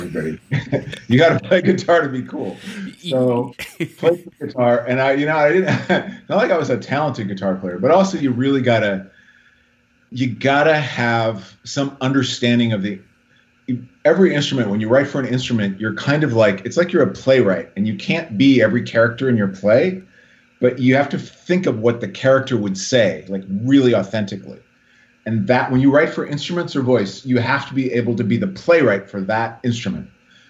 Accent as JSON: {"language": "English", "region": "South Dakota", "country": "United States", "tie": "born or raised there", "also_born_or_lived": "Phoenix", "said": "I was born in Phoenix, but I was a little kid. I lived with my grandparents in South Dakota."}